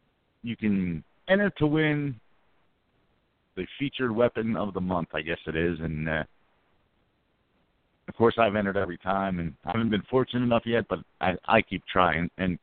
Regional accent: Philadelphia, Pennsylvania, United States; also born or lived in southern New Jersey; I was one of those people that, growing up in the Philadelphia area and then living in southern New Jersey, just outside, a little more rural at the time

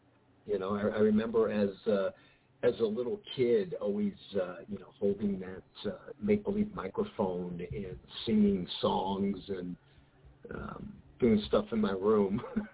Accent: Long Island, New York, United States; also born or lived in Seattle; now in Las Vegas, United States; So I'm originally from New York. I am a Long Islander.

